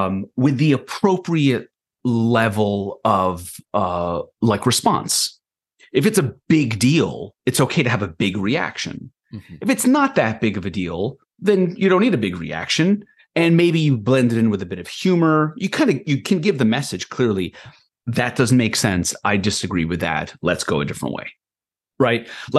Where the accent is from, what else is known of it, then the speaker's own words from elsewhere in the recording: Israel; I've mentioned in the past, I'm from Israel and have a lot of family there and cousins in the army and everything.